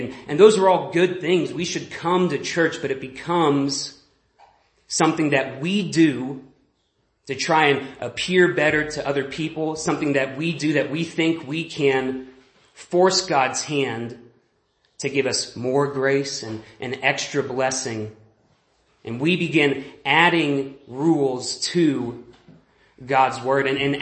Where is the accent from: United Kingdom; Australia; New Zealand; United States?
United States; Texas; now in Laramie, United States; So I grew up in Texas, and I moved up to Laramie, Wyoming about almost 4 years ago.